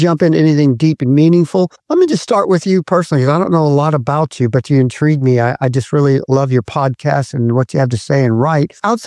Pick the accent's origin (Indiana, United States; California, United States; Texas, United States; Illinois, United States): California, United States; Rialto; moved away as an adult; now in New Zealand; Lenny is from Southern California, as am I. He's from the Riverside area, and I'm from the Rialto area.